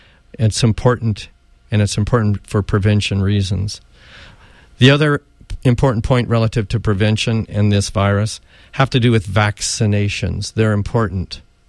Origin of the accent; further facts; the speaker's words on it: United States; I have to state, as an American physician, that this is an inhumane example